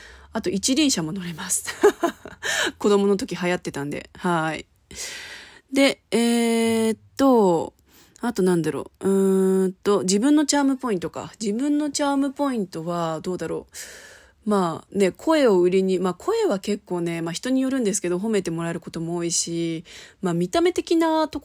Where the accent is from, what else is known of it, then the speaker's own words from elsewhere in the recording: Kansai, Japan; あとは関西人なんで